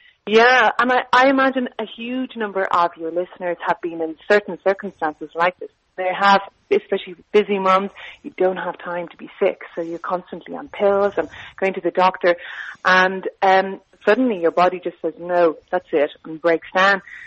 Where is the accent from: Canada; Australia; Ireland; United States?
Ireland; I'm from Ireland. I'm sure your listeners have guessed the accent by now.